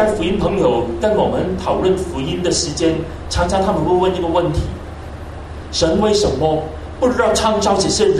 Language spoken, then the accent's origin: Chinese; Hong Kong; 我们香港人说一句话，要做一个活尸，就是让人能够活睦的人，非常的不容易啊。